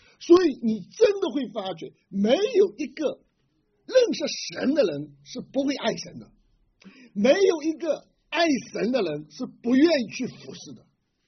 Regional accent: China; 我们中国人就常常有个词叫这个人叫什么披麻戴孝啊

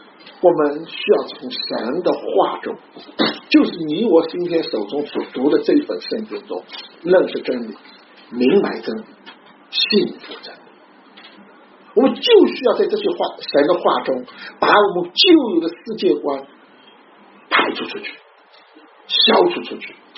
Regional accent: China; 我是中国人，我很爱我的中国，我甚至是个很保守的中国人，我很爱我的民族，我很爱我的国家，但是我不忘记，我除了是一个中国人以外，我还是一个天国的人

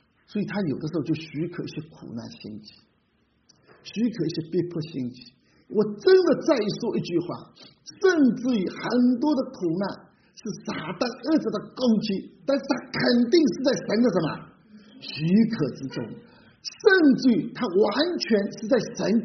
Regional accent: Ningbo, Zhejiang, China; 用我们宁波人的话来说啊

